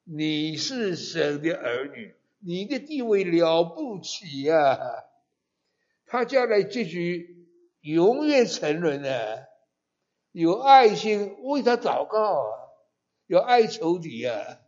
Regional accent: China; 我们中国人呢，对不对？不要忘本呢。

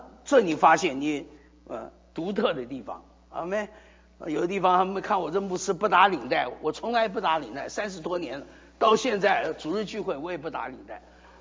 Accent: Fuzhou, Fujian, China; 所以我是一个福州人啊，我们福州人有什么管用的地方？嗓门特别大

